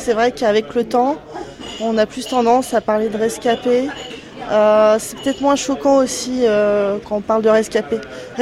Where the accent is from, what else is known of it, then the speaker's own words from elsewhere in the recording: Paris, Île-de-France, France; j'ai 39 ans, je suis parisienne